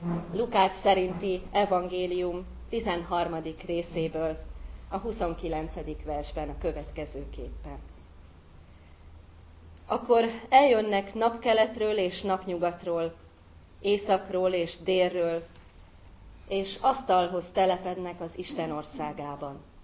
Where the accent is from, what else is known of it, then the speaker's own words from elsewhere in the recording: Kőszeg, Vas, Hungary; Kőszegen nevelkedtem